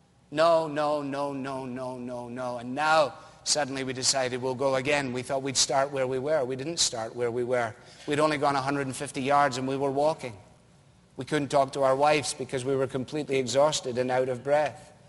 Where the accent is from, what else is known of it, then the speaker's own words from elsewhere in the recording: Scotland, United Kingdom; As a boy growing up in Scotland